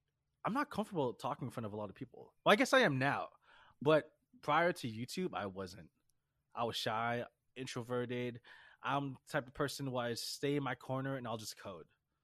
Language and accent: English; Philippines; I'm Filipino, so 5'10 is a little too tall for me.